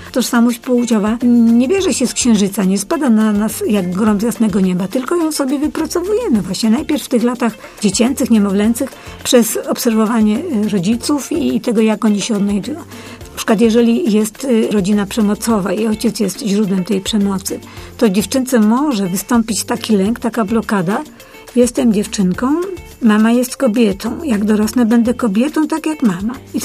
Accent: Poznań, Greater Poland Voivodeship, Poland; jestem Polką, jestem poznanianką.

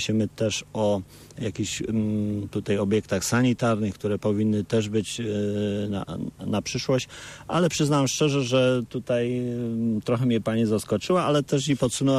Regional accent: Chrzypsko Małe, Greater Poland Voivodeship, Poland; ja się urodziłem w Chrzybsku Małym i niedaleko emigrowałem 2 kilometry do Chrzybska Wielkiego, tam mieszkam obecnie.

